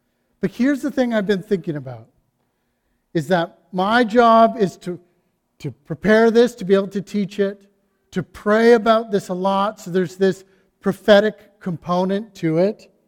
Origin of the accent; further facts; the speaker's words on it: Calgary, Alberta, Canada; when I grew up in Calgary, we had another church in the city that our youth groups were like competitive with each other.